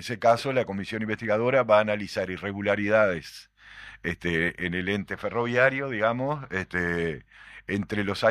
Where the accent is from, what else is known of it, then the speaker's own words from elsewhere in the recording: Uruguay; Bueno, ese tan reclamado nunca más como sociedad uruguaya hacemos